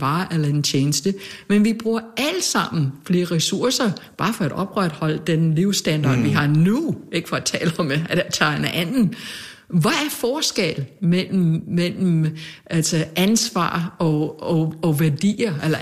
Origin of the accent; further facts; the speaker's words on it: United States; now in Denmark; Altså, jeg er amerikaner. Jeg vil tage hjem. Jeg vil flyve til at se min familie.